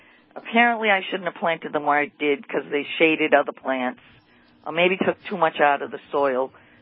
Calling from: Tewksbury, Massachusetts, United States; I'm calling from Tewksbury, Mass, where we have 7-8 inches of snow right now.

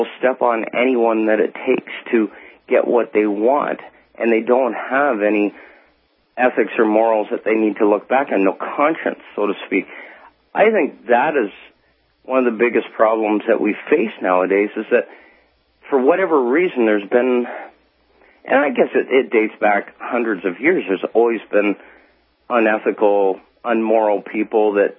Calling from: Canada; Like, I'm calling from Canada.

